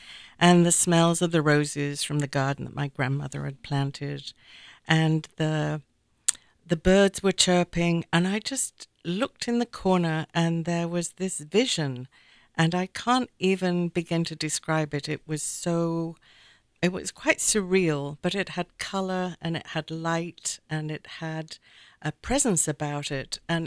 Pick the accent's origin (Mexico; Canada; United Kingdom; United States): United Kingdom; Manchester, North West England; moved away as an adult; also born or lived in Australia / New Zealand; I was born in Manchester, England. And so that's really my hometown. Everybody always wonders about my accent because I took myself off to live in Australia and New Zealand in my 20s. So my whole accent is a little morphed.